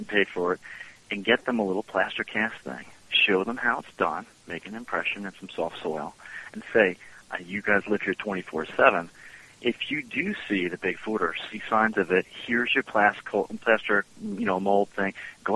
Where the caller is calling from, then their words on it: New Jersey, United States; I'm calling from New Jersey.